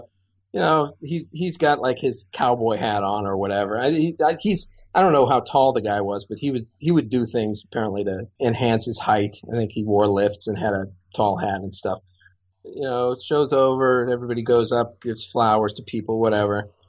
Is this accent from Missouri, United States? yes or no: no; Rochester, New York, United States; it comes up that I'm from Rochester, and he says, oh, really?